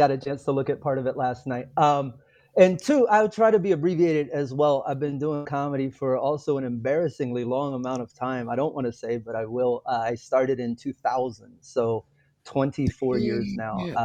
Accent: Houston, Texas, United States; And I'm from Houston.

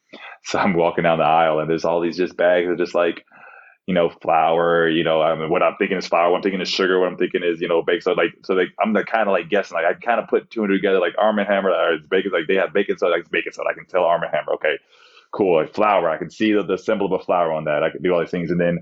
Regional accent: United States; I'm American through and through, so I love everything that America's about.

